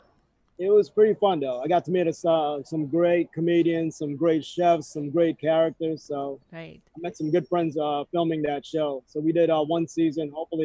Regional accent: United States; Filipino cultural upbringing … my socially awkward side, the nerd character in me … I grew up around Brooklyn in New Jersey, that East Coast street knowledge.

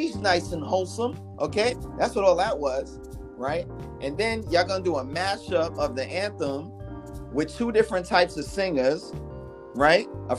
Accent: Brooklyn, New York, United States; I'm from Brooklyn, so I get you, you know?

